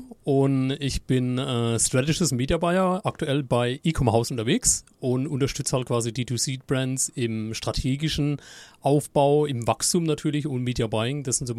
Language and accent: German; Rhineland-Palatinate, Germany; Ich bin aus der Pfalz auf jeden Fall.